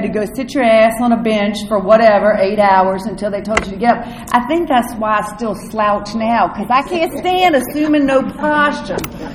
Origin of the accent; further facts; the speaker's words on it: North Carolina, United States; But I'm from North Carolina, if you can't tell from my accent.